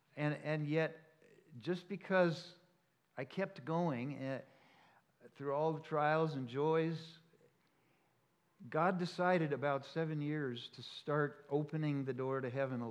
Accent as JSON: {"language": "English", "town": "Los Angeles", "region": "California", "country": "United States", "moved": "as an adult", "lives_now": "Canada", "said": "By the way, I am from Los Angeles, and then I moved to Canada later in my life."}